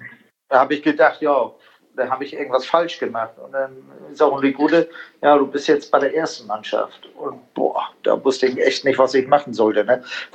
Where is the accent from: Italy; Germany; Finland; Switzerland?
Italy; Ich sage, ich bin ja auch ein Italiener.